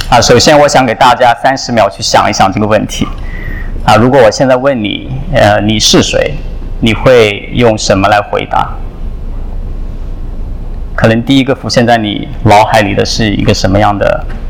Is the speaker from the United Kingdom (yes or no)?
no; China; 我知道我自己是出生在中国，然后在一个非常就是普通的家庭长大的